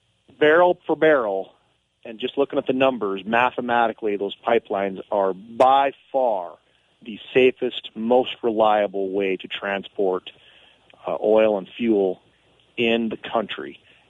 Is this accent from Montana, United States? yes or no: yes; Bainville, Montana, United States; I'm a Bakken guy. I'm from Bainville.